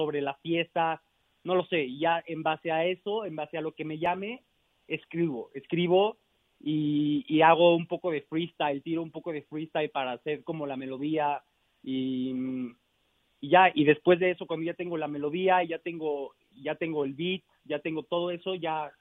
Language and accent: Spanish; Mexico City, Mexico; soy de México, de la Ciudad de México. Tengo 23 años.